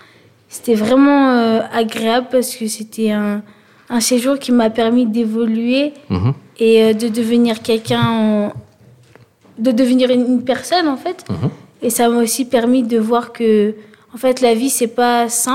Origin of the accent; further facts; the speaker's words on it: Vichy, Auvergne-Rhône-Alpes, France; now in Moulins, France; Moi je suis originaire de Vichy. Actuellement je suis à Anima du coup depuis... le 23 septembre 2025.